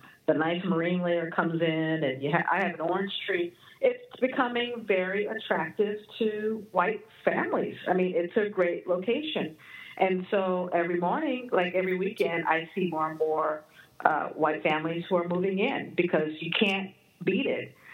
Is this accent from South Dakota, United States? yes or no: no; Los Angeles, California, United States; where I grew up in Los Angeles, South Los Angeles, which I would say is about 7 miles west of downtown. It's predominantly Black.